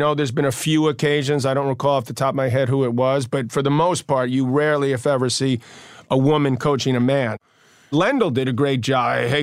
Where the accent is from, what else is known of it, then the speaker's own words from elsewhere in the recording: Queens, New York, United States; I was 4 years younger, and we're both from Queens